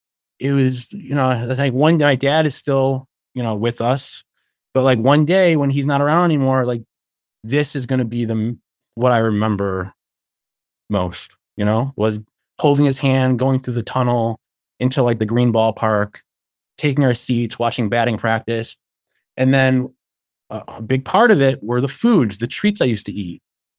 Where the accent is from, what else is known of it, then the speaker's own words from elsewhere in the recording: Illinois, United States; I grew up outside Chicago, north suburbs.